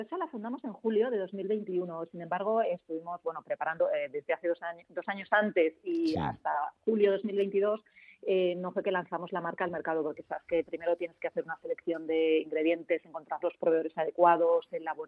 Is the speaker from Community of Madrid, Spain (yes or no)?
yes; Madrid, Community of Madrid, Spain; que digo, somos todas madrileñas